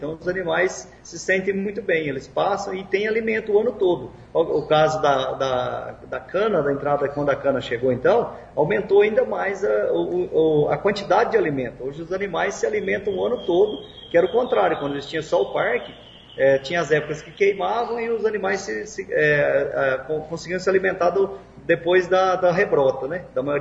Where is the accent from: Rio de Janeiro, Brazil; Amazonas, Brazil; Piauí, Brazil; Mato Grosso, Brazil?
Mato Grosso, Brazil; eu já estou há 41 anos, nasci aqui em Mato Grosso, aqui perto, mas já estou aqui desde os 5 anos de idade, então já estou há 35 anos morando na região aqui